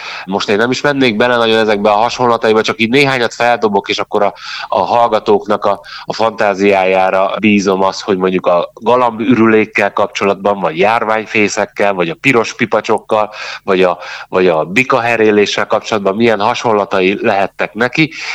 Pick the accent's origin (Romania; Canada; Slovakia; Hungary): Hungary; Kiskunhalas, Bács-Kiskun; Igen, én magam is kiskunhalasi vagyok